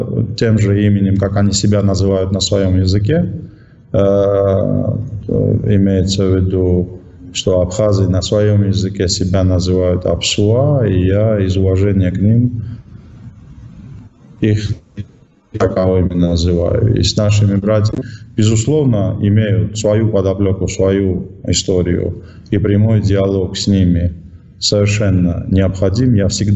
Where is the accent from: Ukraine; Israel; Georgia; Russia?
Georgia; Russian is a second language; зачем меня столь сильно критикуют в Грузии, у меня на родине, называют агентом Кремля, врагом Отечества